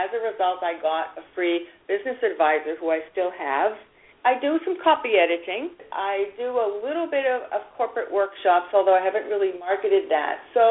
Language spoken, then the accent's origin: English; Boston, Massachusetts, United States; Okay, well, I live in Northern California, although I am a Bostonian originally.